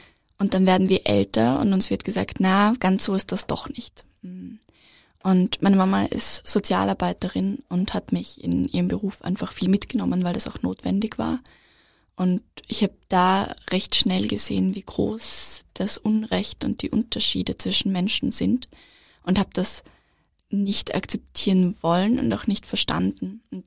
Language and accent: German; Vienna, Austria; Ich bin in Wien aufgewachsen, im 12. Bezirk in Meidling, und meine Lohnarbeit ist Tanzlehrerin.